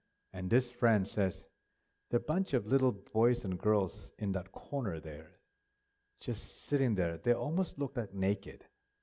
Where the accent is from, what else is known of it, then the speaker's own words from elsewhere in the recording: India; And I said, oh, I'm not Japanese. I'm from India. No, you're not. I said, I am. He says, no, you don't look like one.